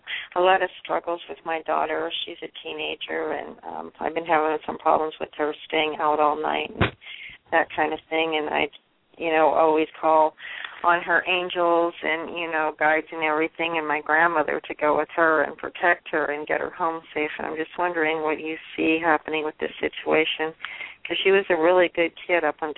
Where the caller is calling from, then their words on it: Nevada, United States; I'm calling you from Nevada.